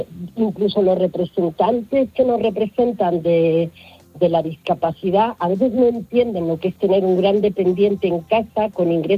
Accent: Valladolid, Castile and León, Spain; yo soy de Valladolid, a mí me ha tocado estar en Barcelona, me ha tocado estar en Madrid, me ha tocado estar en Navarra

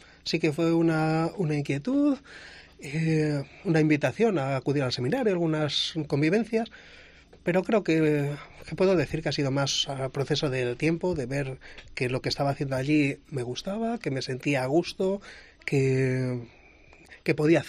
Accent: Vitoria, Basque Country, Spain; Yo soy de Vitoria. Mis padres son de la Montaña de León, a donde acudía todos los veranos

